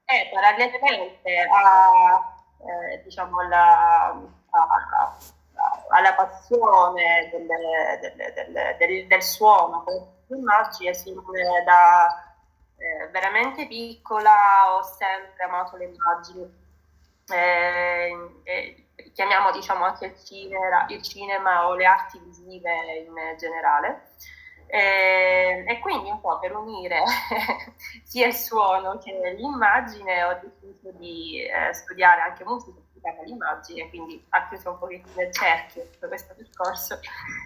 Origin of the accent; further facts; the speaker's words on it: Modica, Sicily, Italy; sono siciliana, in particolare di Modica, provincia di Ragusa.